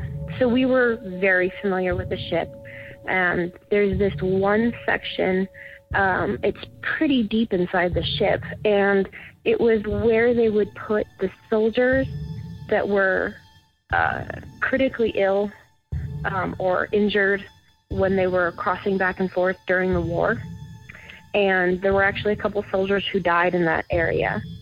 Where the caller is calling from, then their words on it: Burbank, California, United States; I'm calling from Burbank, California.